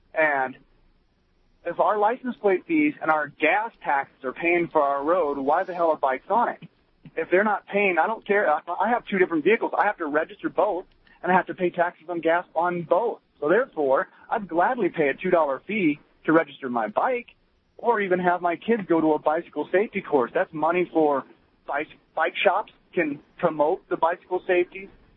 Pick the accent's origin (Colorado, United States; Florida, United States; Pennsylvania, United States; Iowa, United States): Iowa, United States; I'm a biker myself, and I grew up in Iowa